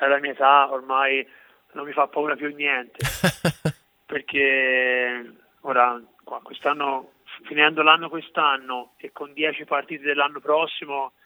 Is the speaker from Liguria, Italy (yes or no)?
no; Cecina, Tuscany, Italy; also born or lived in Pontedera; No, io sono nato a Pontedera, sono di Cecina.